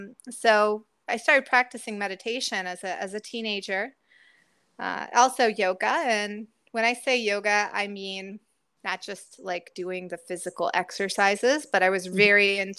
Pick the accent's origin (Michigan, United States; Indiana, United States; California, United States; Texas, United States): Indiana, United States; I grew up in Indiana in a very conventional family, conventional American family, you know, a Christian family.